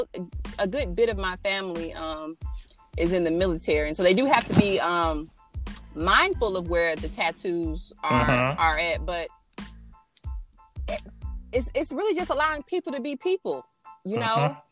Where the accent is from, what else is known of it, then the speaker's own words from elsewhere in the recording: Leesville, Louisiana, United States; born there; moved away; my parents were in the military, and so I was originally born in the parish of Leesville in Louisiana, and so that's right next to basically Port Polk, Louisiana. So that's my birthplace.